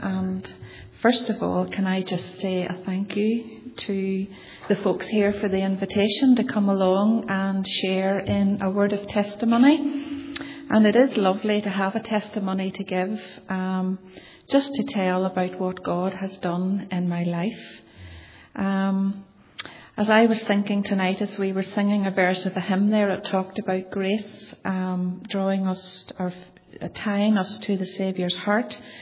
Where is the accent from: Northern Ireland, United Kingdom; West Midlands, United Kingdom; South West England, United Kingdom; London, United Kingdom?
Northern Ireland, United Kingdom; Castlederg; born there; Now, I was born in Castledurg in County Tyrone, and I was born into a family of four children.